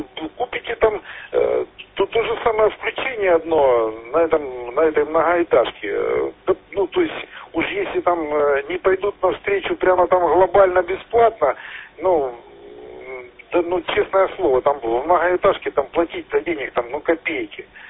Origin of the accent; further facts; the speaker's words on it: Donbas, Ukraine; Давайте, мужики, я с Донбасса